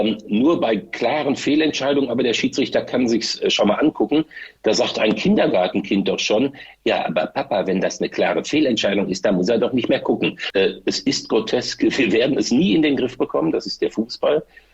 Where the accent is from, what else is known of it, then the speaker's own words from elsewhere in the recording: Dortmund, North Rhine-Westphalia, Germany; Ich bin ja auf der Südtribüne groß geworden.